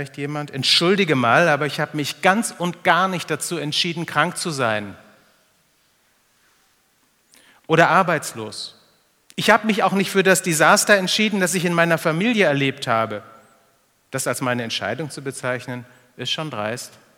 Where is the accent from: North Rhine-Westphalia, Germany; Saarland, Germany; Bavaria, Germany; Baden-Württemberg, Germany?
North Rhine-Westphalia, Germany; Ich komme hier aus dem Ruhrgebiet.